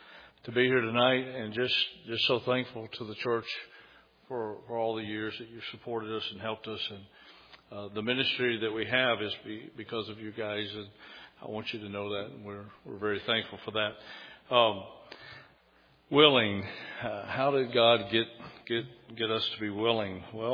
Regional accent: Georgia, United States; Because you see, I'm from Georgia. I had to go all the way to Japan to get saved.

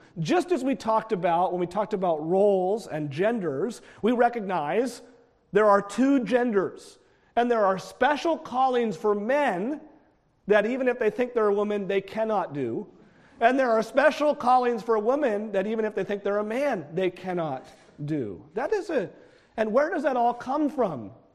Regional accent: New England, United States; I grew up in New England. Maybe I like them more. They got some pretty churches in New England.

